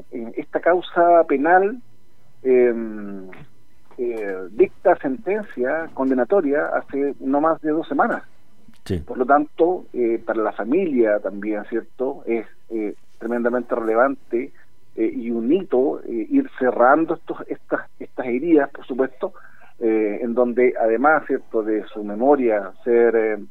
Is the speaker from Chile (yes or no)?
yes; Chile; el mensaje que nos queda a todos como chilenos